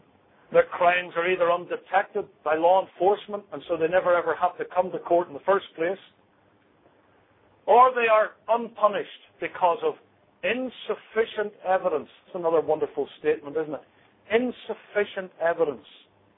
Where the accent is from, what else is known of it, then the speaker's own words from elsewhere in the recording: United Kingdom; I come from Great Britain.